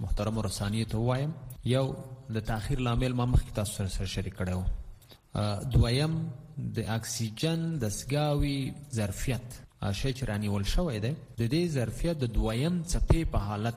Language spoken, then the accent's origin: Pashto; Afghanistan; موږ د افغانستان یو افغانان یو